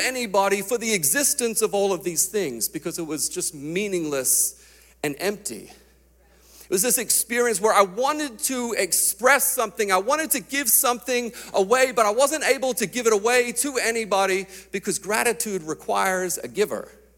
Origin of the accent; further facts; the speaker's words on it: Australia; I was born into the church. Like, I went to church all the time. When I was growing up in Australia, I went to church on Sunday morning.